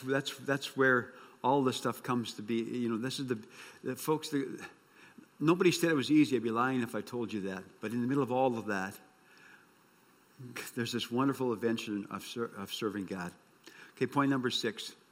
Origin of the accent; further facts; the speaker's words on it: Geraldton, Western Australia, Australia; I used to come back to Geraldton, my hometown, and I was all over the world